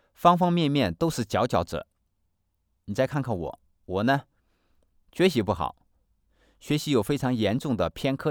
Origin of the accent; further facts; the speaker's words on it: Xianyang, Shaanxi, China; 是陕西咸阳人，我在农村长大，父母都是农民